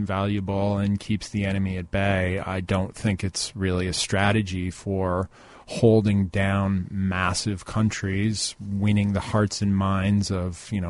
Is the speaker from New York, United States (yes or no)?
no; Libertyville, Illinois, United States; I'm from Libertyville, yeah.